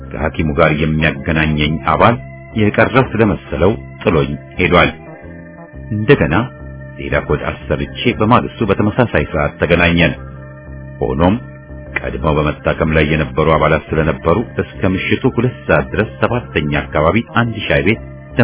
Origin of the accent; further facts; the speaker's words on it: Addis Ababa, Ethiopia; ተወልጄ ያደግኩባት አዲስ አበባ እንደዚያን ቀን ሆና አይቻት አላውቅም።